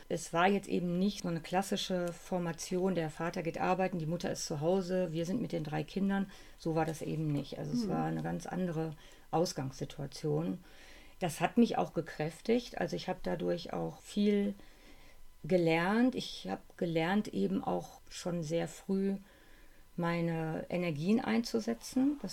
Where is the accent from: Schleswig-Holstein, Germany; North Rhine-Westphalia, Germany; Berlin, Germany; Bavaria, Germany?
North Rhine-Westphalia, Germany; now in Cologne, Germany; Ich bin 65 Jahre alt. Ja, ich komme aus einer kleinen Stadt im Sauerland. Meine Mutter ist Floristin, mein Vater war Gärtnermeister. Und ich bin in diesem Betrieb, was auch gleichzeitig unser Zuhause war, mit zwei Brüdern groß geworden.